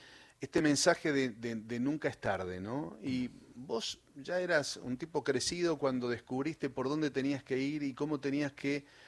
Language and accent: Spanish; Sunchales, Santa Fe, Argentina; Bueno, yo soy de Sunchales, de Santa Fe.